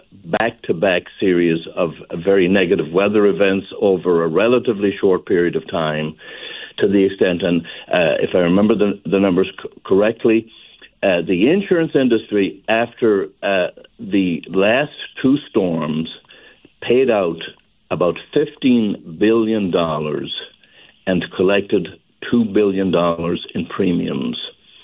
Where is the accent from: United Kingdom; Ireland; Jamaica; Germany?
Ireland; moved away as an adult; now in United States; I've been here since 1971, which will tell you that I am an American at this point. I have been away from Ireland for a very long period of time